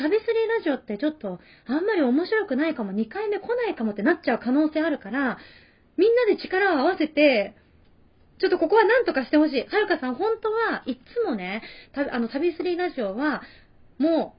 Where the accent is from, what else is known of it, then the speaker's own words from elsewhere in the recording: Tsushima, Nagasaki, Japan; 私のそのふるさとの対馬とかだとどこでしてもいいの。本当にどこでしても。